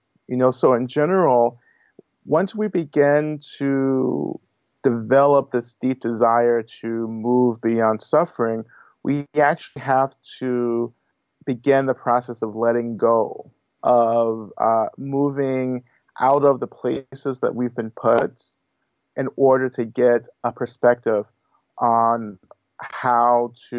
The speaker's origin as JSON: {"language": "English", "region": "the South", "country": "United States", "tie": "born or raised there", "said": "Physically, you know, I grew up in the South, and for me growing up in the South, growing up in the church"}